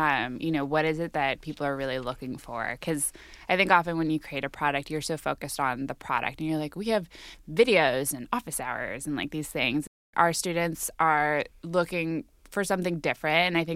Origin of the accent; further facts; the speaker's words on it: Santa Barbara, California, United States; I grew up in a university town. I grew up in Santa Barbara, California, and my parents are professors at the University of California, Santa Barbara.